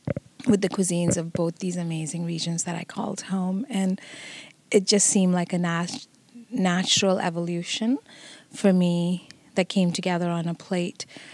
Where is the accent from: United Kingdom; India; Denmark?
India; Kerala; now in United States; I come from the Indian South. I grew up in the southern region of India in a state called Kerala. I've called the American South home for over 20 years now, two decades.